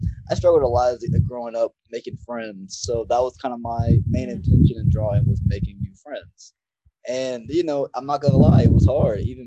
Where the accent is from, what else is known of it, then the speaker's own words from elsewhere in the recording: New Orleans, Louisiana, United States; Yes, ma'am. I'm born and raised in Louisiana. I was born in New Orleans.